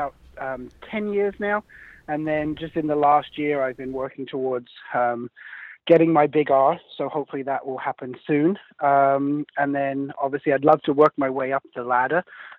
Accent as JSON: {"language": "English", "region": "England", "country": "United Kingdom", "lives_now": "United States", "said": "When I first came to the States, I'm obviously English."}